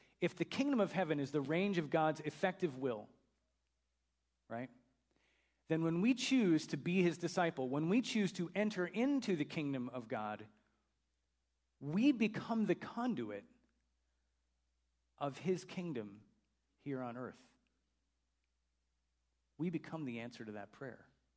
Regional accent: Chicago, Illinois, United States; I confess before all of you that I grew up a Chicago Bears fan. I grew up in Chicago.

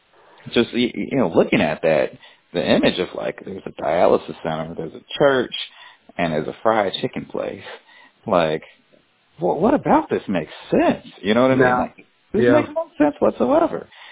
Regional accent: Chicago, Illinois, United States; so I'm a Chicagoan. Like, I know these neighborhoods. I'm from these neighborhoods. I live in these neighborhoods.

